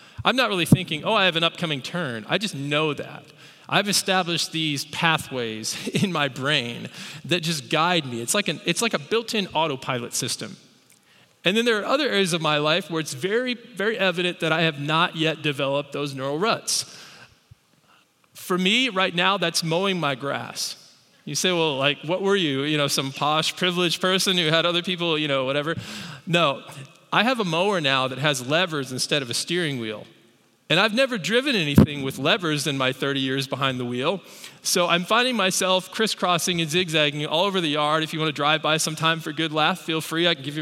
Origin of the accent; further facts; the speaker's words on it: Evansville, Indiana, United States; also born or lived in Utah; we moved recently last November across country from Utah to Indiana. I grew up here in the Evansville area, but have lived in Utah for over 20 years.